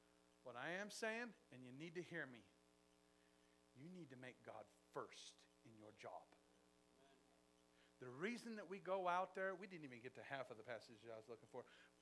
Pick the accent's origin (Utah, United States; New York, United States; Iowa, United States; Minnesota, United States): Utah, United States; Price; born there; I made it out. I was born in Price. I've now seen other parts of the world.